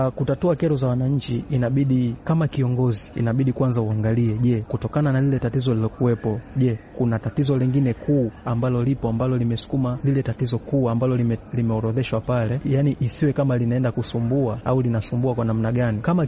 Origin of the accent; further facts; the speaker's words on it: Zanzibar Urban/West, Tanzania; natokea mkoa wa Mjini Magharibi, Unguja.